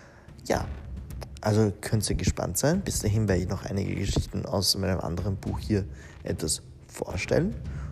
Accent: Italy; now in Vienna, Austria; Ich als Italiener in Wien, als Italiener allgemein in Österreich, als ein Wiener quasi in Italien

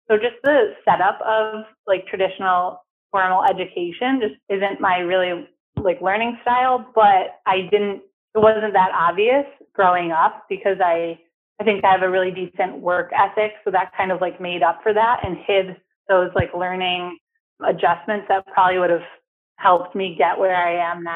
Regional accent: Hamburg, New York, United States; I'm originally from Hamburg, New York, and I actually moved back a couple of years ago.

